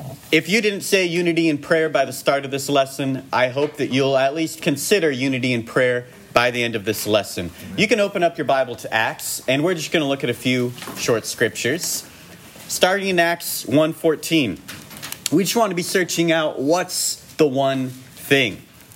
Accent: Bend, Oregon, United States; I'm from Bend, and raise your hand if you're also from Bend.

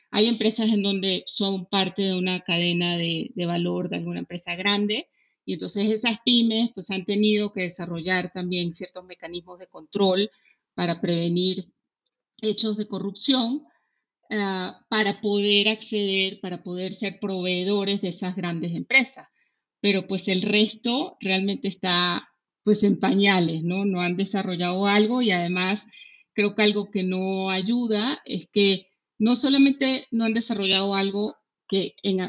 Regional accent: Venezuela; se te olvidó decir que además soy venezolana, ¿no?

